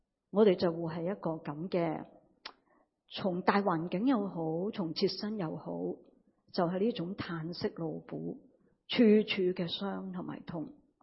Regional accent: Hong Kong; 我哋香港人啊带咗好多资产去噶嘛

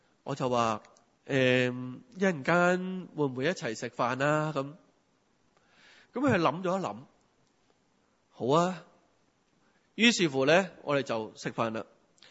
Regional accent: China; 对于我们中国人来讲是不是不得了啊

